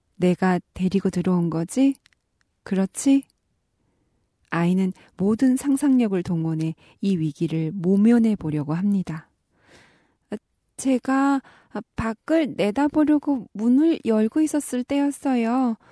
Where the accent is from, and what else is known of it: North Korea